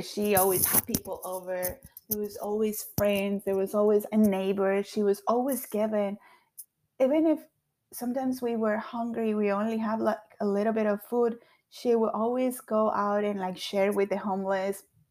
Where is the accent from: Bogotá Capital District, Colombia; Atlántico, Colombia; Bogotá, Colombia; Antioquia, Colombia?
Antioquia, Colombia; Bello; also born or lived in Medellín; So I'm from Medellin, Colombia, from a small town, Bello. It's a very small, crazy place. Lots of things happen there. Mostly single mother town. Mostly the workforce is women. It's a big community.